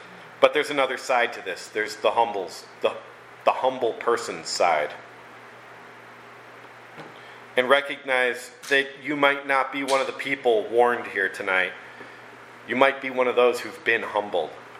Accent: United States; Now, personally, I'm incurably American

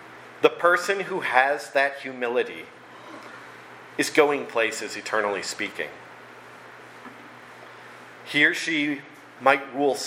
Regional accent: United States; Now, personally, I'm incurably American

